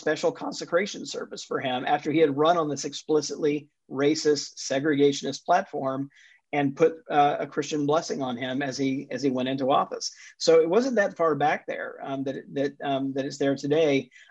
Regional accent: Jackson, Mississippi, United States; born or raised there

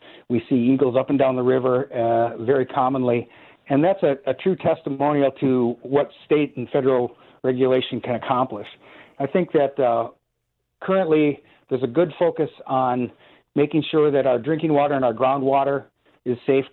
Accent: La Crosse, Wisconsin, United States; I've been in La Crosse on and off my entire life. I was born in La Crosse. I'm a fourth-generation resident of the city of La Crosse.

